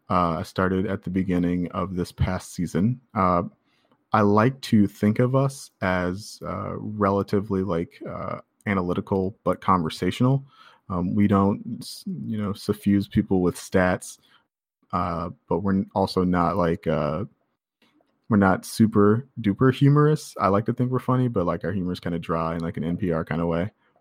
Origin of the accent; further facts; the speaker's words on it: Redford, Michigan, United States; So I grew up in Redford, which is just north of Dearborn, just west of Detroit. And I went to Detroit Country Day, actually.